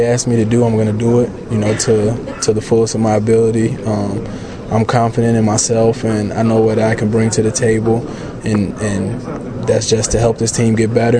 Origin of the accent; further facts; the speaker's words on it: Chicago, Illinois, United States; I'm from Chicago.